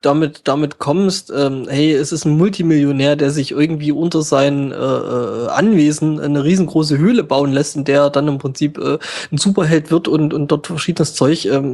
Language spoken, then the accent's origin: German; Saxony, Germany; Ja, Entschuldigung, ich bin Sachse